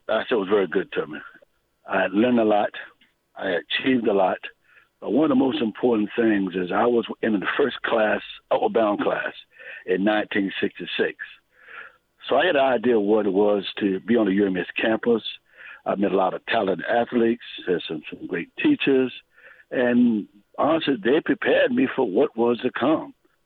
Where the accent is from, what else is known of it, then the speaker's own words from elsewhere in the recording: Oaksville, Maryland, United States; community called Oaksville, Maryland. That's 5 miles east of Prestonstown.